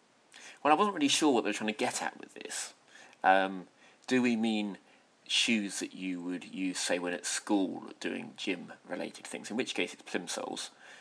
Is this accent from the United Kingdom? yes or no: yes; England, United Kingdom; accent: RP; I think once upon a time I had a reasonable RP, received pronunciation, accent.